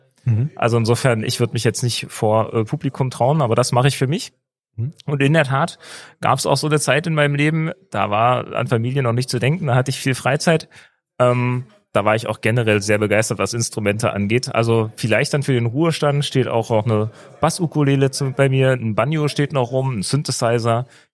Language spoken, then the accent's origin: German; Berlin, Germany; Ur-Berliner, also hier geboren, hier aufgewachsen, hier zur Schule gegangen, ausgebildet